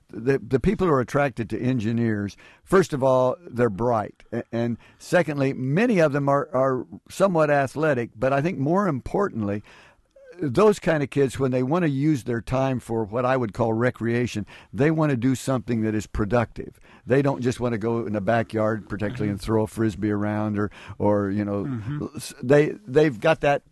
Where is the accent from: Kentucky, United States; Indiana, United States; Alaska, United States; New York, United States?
Indiana, United States; Well, my home is Indiana, and actually my hometown is only about 30 miles from Peru, Indiana